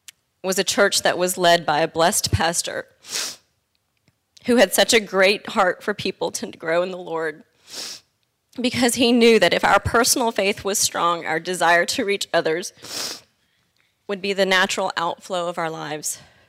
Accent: Charlotte, North Carolina, United States; I was born in the United States to a Hindu family. I was raised for most of my life in Charlotte, North Carolina, a place where some would call it the buckle of the Bible Belt

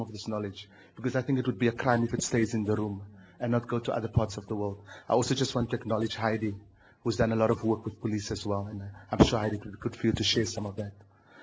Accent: South Africa; I'm from South Africa, and our problems in policing is enormous.

